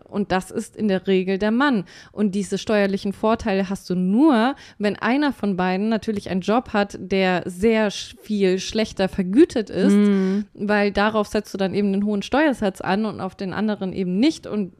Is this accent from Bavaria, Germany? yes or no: yes; Bavaria, Germany; ich bin in Bayern groß geworden.